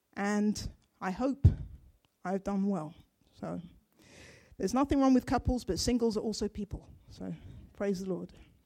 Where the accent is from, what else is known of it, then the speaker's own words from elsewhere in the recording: Ghana; born there; I was born in Ghana in West Africa.